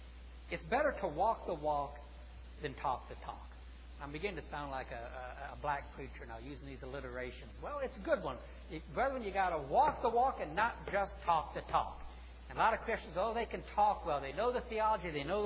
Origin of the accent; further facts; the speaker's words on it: the South, United States; not just because I'm from the South